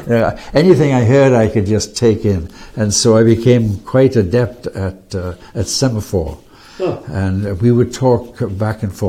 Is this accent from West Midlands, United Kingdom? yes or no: no; Newcastle upon Tyne, North East England, United Kingdom; born there; I was born in Newcastle upon Tyne, northeast of England, in 1934, on the 13th of March.